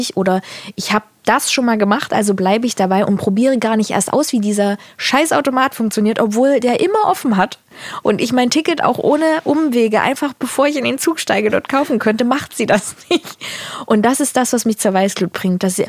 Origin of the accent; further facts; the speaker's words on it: East Germany, Germany; an diesem ostdeutschen Denken, jedenfalls die Menschen, die ich kenne in meiner Heimat, manchmal so traurig macht.